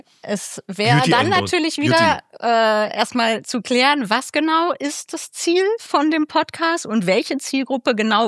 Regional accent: Berlin, Germany; in meiner Heimatstadt Berlin

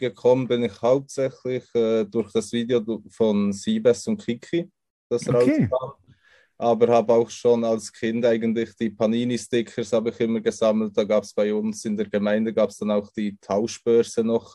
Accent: Münchenbuchsee, Bern, Switzerland; born there; now in Solothurn, Switzerland; Nee, geboren bin ich in der Nähe von Bern, in München-Buchse. Okay. Und okay. Bin jetzt seit einem Jahr, eineinhalb Jahre circa in Solothurn.

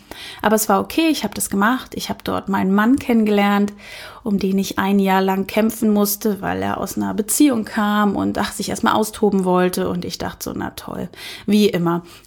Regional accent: Kassel, Hesse, Germany; Ich komme ursprünglich aus Kassel, dort habe ich mit meinen Eltern gelebt, bin Einzelkind

